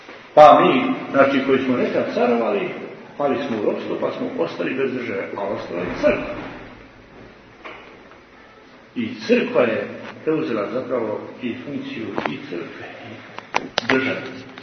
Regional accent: Montenegro; na treći kod nas u Crnoj Gori

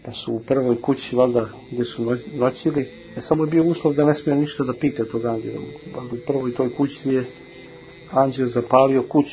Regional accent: Montenegro; ja mislim da kada bi ovdje kod nas u Crnoj Gori svako radio po onom što piše u Gorskom vijencu

